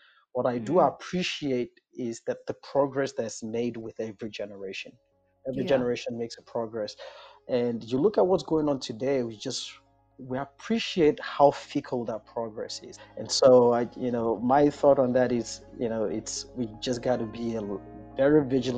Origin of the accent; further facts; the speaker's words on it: Nigeria; my perspective as a Black immigrant is, you know, I come from Nigeria.